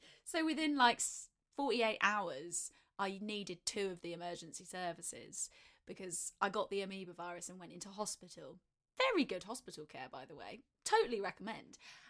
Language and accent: English; South East England, United Kingdom; I grew up in Surrey. Very rural, very lovely.